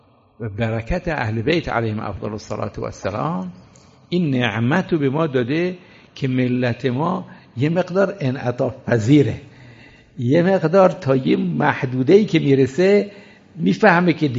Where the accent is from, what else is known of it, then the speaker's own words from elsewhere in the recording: Iran; چون ما ایرانی هستیم،